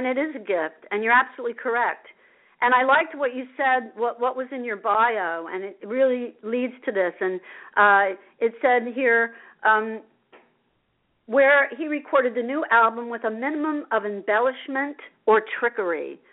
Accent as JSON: {"language": "English", "town": "Asbury Park", "region": "New Jersey", "country": "United States", "tie": "born or raised there", "said": "I grew up in Asbury Park, and I was so blessed to have been, you know, been there."}